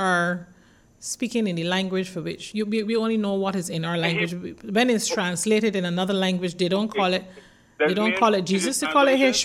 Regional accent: Barbados; I could be cheeky and tell you that I was born and raised in Barbados.

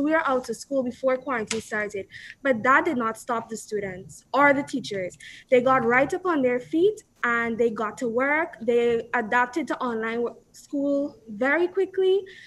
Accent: Guyana; I'm from Guyana

